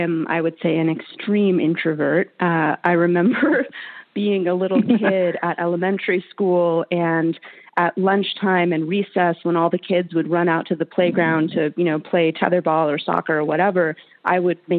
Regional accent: California, United States; I was raised in California, in a liberal state, in a prosperous family with amazing, loving parents.

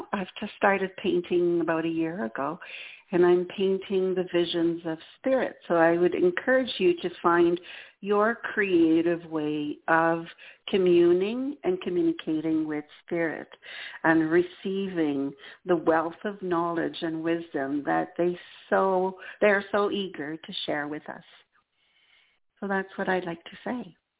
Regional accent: Quebec City, Quebec, Canada; first language French; English is a second language; My first language is French, and I'm originally from Quebec City, so my services are available in both French and English.

